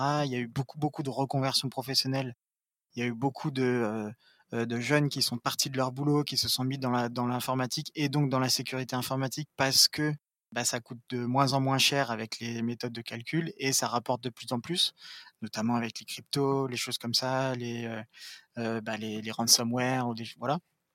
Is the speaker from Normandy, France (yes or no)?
yes; Normandy, France; Bien sûr, je suis normand, mais un peu de Marseille.